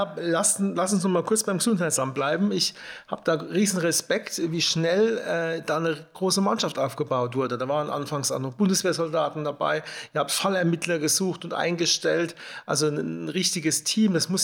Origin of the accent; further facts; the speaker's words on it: Leimersheim, Rhineland-Palatinate, Germany; Wir hatten zum damaligen Zeitpunkt in meinem Heimatort in Leimersheim 0 Infizierte.